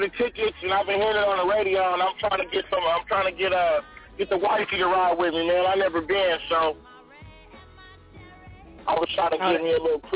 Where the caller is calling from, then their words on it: Tacoma, Washington, United States; I'm calling from Tacoma.